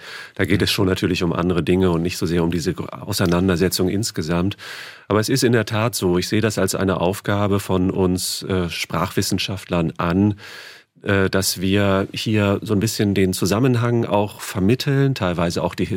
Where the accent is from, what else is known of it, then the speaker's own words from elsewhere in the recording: Germany; sondern ich sage, so und so heiße ich bin Deutscher und so möchte ich angesprochen werden.